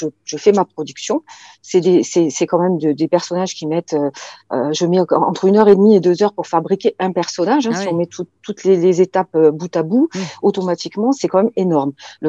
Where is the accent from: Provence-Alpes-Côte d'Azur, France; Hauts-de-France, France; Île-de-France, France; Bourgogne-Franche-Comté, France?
Provence-Alpes-Côte d'Azur, France; La Ciotat; moi je suis native de La Ciotat